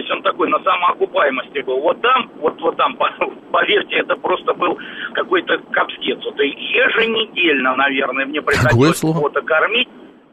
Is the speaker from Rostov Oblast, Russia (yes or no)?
no; Moscow, Russia; я из Москвы.